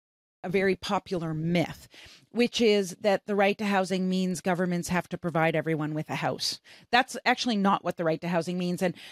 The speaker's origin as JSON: {"language": "English", "country": "Canada", "said": "I'm from Canada."}